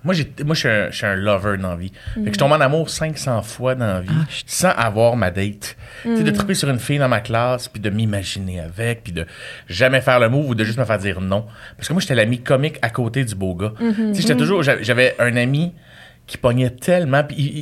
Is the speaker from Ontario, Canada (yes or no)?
no; Repentigny, Quebec, Canada; Repentigny.